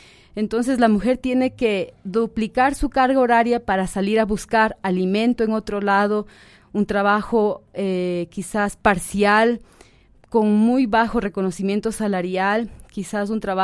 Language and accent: Spanish; Latacunga, Cotopaxi, Ecuador; yo soy de La Tacunga, de la parroquia Ignacio Flores de Santán